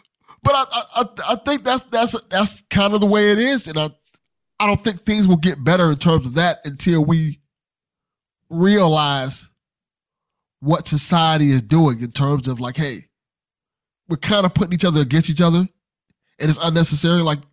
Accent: Miami, Florida, United States; So I grew up in Liberty City.

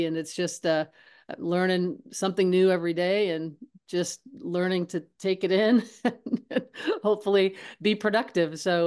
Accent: California, United States; It was in San Diego. I'm from Southern California.

